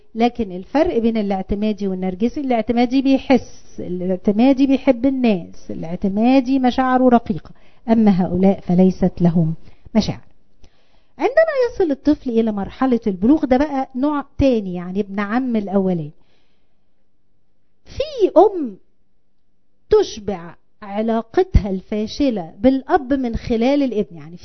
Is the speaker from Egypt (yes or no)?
yes; Egypt; عندنا في مصر كتير كده، كتير كده، وفي كل المستويات، وفي الأحياء البسيطة والأحياء العالية.